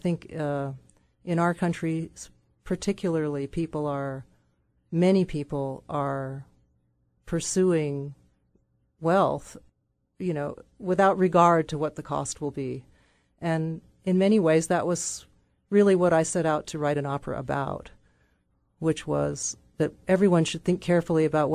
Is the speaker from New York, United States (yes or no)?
no; Reno, Nevada, United States; Well, I grew up in Reno and spent a lot of time outdoors when I was younger, and including visits to Virginia City and tramping around in the desert.